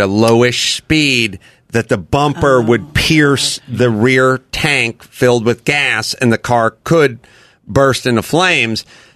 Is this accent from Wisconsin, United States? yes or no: no; North Hollywood, California, United States; and I'm from North Hollywood, and he's saying to me, believe me, they don't want this.